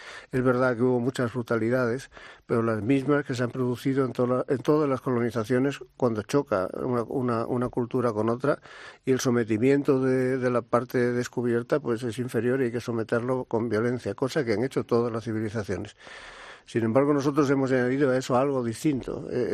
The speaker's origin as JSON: {"language": "Spanish", "country": "Spain", "said": "Somos así, los españoles nos gusta mucho sufrir"}